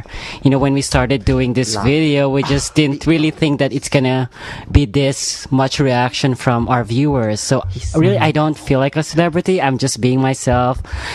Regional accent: Philippines; Joseph and I are both Filipinos, but we come from totally different backgrounds.

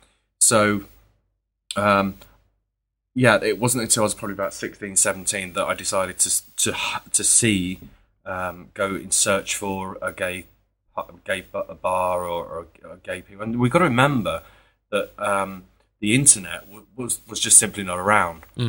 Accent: United Kingdom; I grew up about 20 miles north of London.

